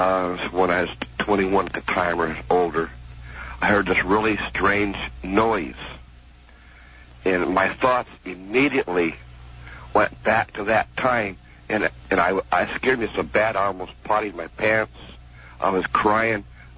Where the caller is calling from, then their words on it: Medford, Oregon, United States; Hi, I'm calling from Medford, Oregon.